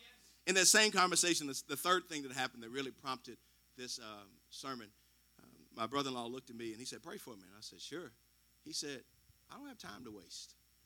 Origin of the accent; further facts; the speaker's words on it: Shelbyville, United States; It didn't bother me. I grew up in Shelbyville.